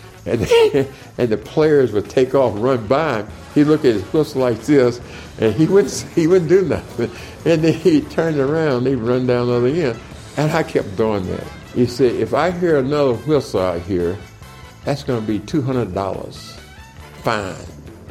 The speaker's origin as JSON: {"language": "English", "town": "Shelby", "country": "United States", "tie": "born or raised there", "said": "That's where I grew up in Shelby and got started."}